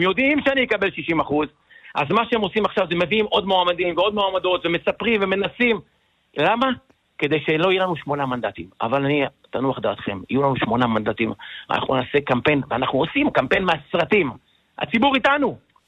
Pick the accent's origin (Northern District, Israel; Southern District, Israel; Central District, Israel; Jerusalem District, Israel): Northern District, Israel; Tiberias; born there; לא, אנחנו נולדנו בשכונת אחווה בטבריה.